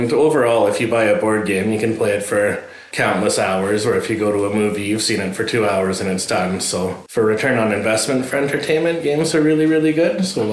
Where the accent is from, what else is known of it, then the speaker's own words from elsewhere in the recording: Richmond, British Columbia, Canada; I'm from Richmond originally. She's from India. We met in Calgary. We lived in Vancouver for about a year. And then we moved out here